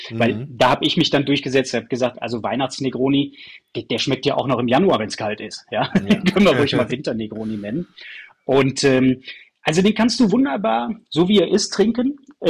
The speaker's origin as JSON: {"language": "German", "town": "Aachen", "region": "North Rhine-Westphalia", "country": "Germany"}